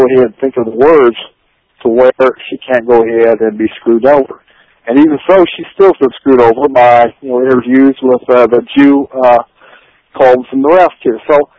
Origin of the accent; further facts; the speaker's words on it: South Dakota, United States; I'm from South Dakota.